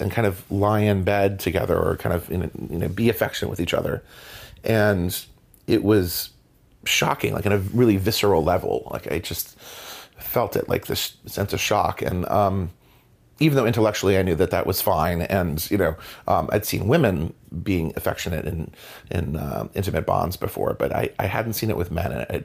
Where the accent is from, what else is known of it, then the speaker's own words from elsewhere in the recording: Providence, Rhode Island, United States; age 48. I grew up in Providence, Rhode Island. It's a university town, Brown and RISD.